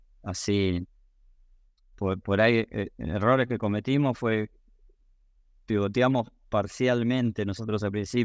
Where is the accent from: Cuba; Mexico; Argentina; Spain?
Argentina; Patagonia; yo soy de la Patagonia